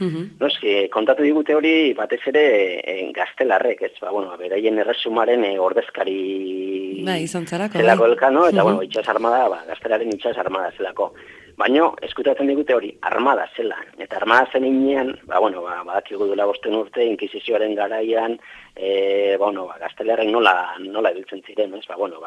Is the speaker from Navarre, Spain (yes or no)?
no; Getaria, Basque Country, Spain; born there; ni egitzen sortzez getariarra naiz, eta, bueno, ba, hainbat eta hainbat urte, bueno, ia bizte osoa, ba, zagautzen eman da gero, ba, bueno, gaur egun berri hori getarian bizi naiz